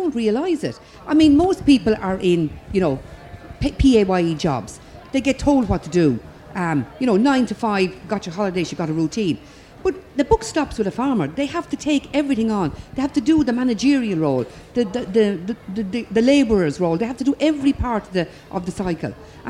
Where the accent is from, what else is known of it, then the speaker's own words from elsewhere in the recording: Shanagolan, Ireland; I come from Shanagolan.